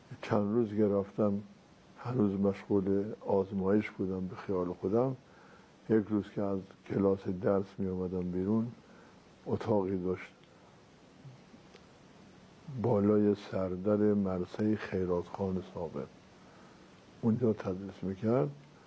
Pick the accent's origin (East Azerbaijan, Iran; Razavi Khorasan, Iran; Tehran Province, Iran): Razavi Khorasan, Iran; Mashhad; پدر، مادر و فضای زندگیمون و در محله ایدگاه مشهد منزل پدری ما بوده، محل سکونتشون اونجا بوده.